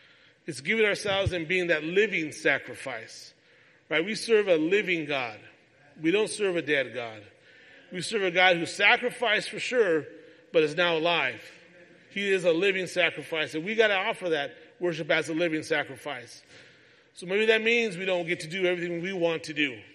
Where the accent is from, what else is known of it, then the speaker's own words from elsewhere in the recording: California, United States; I'm from California. I learned how to drive in California.